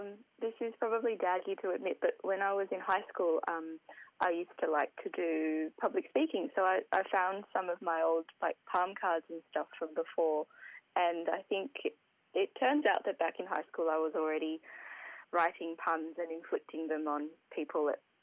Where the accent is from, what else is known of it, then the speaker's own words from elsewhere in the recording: Sydney, New South Wales, Australia; So, I grew up in suburbs in Sydney.